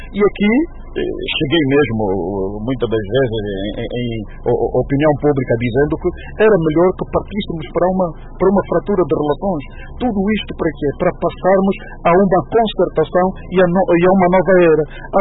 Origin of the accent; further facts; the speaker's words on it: Angola; cada um de nós, enquanto angolanos, ao lidar com Portugal